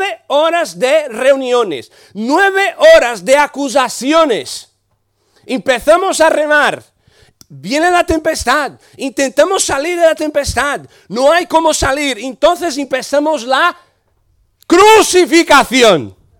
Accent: Brazil; Spanish is a second language; now in Santiago, Spain; Somos gente, hoy de momento somos brasileños, pero Juventud con la Misión es internacional.

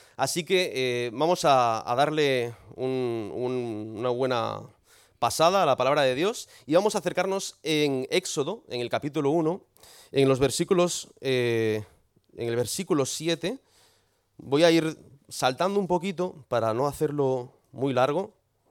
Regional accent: Santiago de Compostela, Galicia, Spain; todos mis recuerdos, mi infancia, mi adolescencia fue aquí en Santiago

